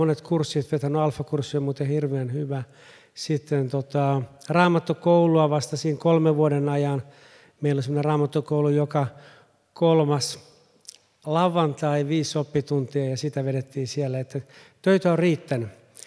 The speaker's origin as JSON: {"language": "Finnish", "town": "Helsinki", "region": "Uusimaa", "country": "Finland", "tie": "born or raised there", "said": "Mä oon kasvanut Helsingissä mun äidin kanssa ja kaksoisveljen kanssa."}